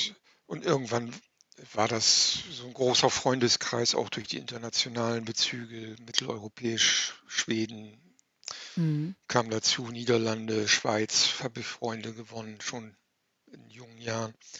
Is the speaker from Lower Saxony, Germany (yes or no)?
no; Bremen, Germany; die war ja in Bremen, wo ich geboren bin und da aufgewachsen bin.